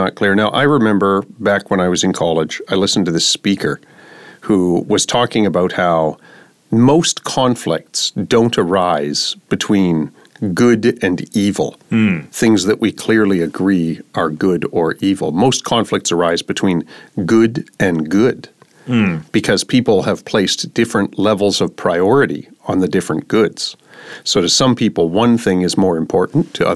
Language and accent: English; Canada; I'm Canadian.